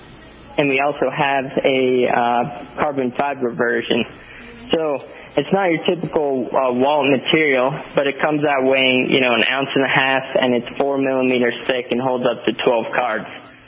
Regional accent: Salt Lake City, Utah, United States; I'm from Salt Lake City.

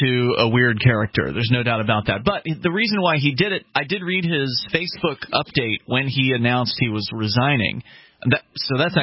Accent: Florida, United States; And I'm from Florida originally.

